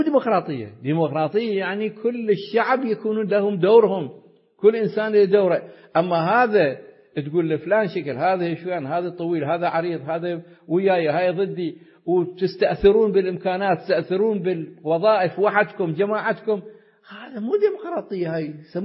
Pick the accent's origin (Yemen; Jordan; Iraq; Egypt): Iraq; إحنا أكبر عدد من المتقاعدين عندنا في العراق نسبة إلى شعبنا